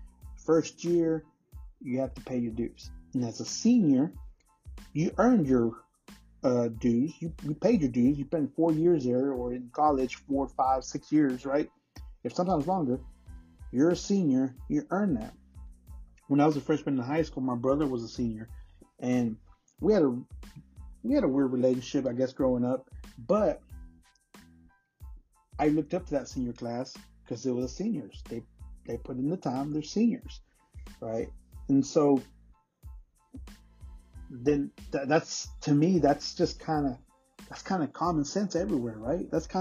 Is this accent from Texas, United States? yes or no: yes; Texas, United States; I'm from Texas, and I do a little mixture of talking about topics